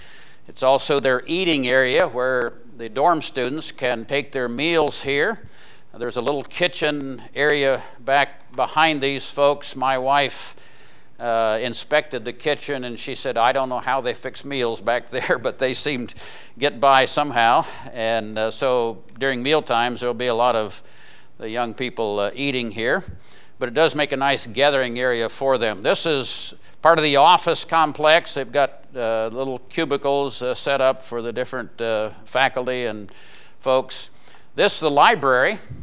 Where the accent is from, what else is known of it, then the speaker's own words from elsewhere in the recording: Ohio, United States; Whenever I tell them I'm from Ohio, they said, "Oh, Cleveland?" No, not Cleveland.